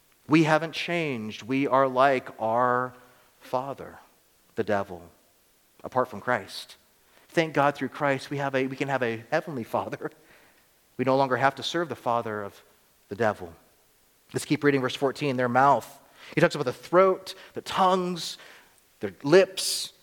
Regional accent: United States; as an American, I think sometimes well, why should I get excited about this? Because I'm an American, you know.

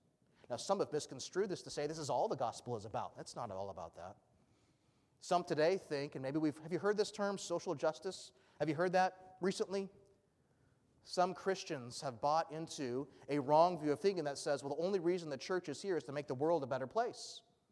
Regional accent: Georgia, United States; When we grew up in Georgia, the dirt there is red Georgia clay, they call it.

